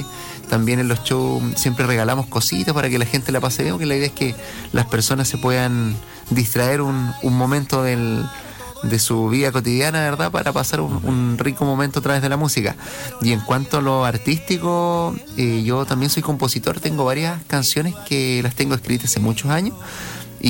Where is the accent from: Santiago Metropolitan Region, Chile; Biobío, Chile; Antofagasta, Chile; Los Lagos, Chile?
Los Lagos, Chile; Osorno; Soy de acá, de la ciudad de Osorno, nacido y criado en Osorno.